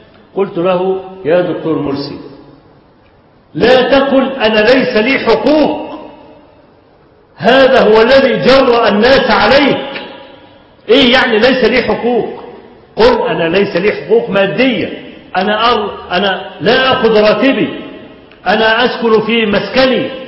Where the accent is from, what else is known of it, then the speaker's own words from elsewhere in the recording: Egypt; فكلامي مش لاني انا مصري،